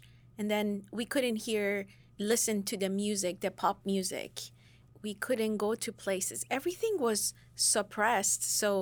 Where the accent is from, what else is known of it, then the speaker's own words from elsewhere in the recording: Iran; So I grew up in the Islamic Revolution and Iran-Iraq War. So I used to watch my father and my grandfather listening to Voice of America